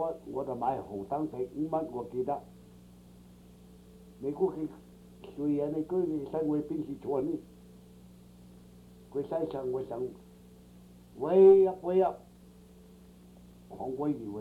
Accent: China; now in United States; 同時細佬嚟到美國個幾十年呢，見得噶美國人呢歧視我中國人

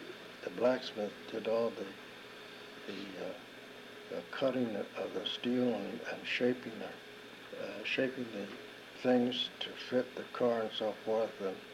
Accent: Los Angeles, California, United States; so I was born on East 3rd Street between Los Angeles and Main Street. And the first school that my mother took me to was a Catholic school on the corner of 2nd Street and Los Angeles Street.

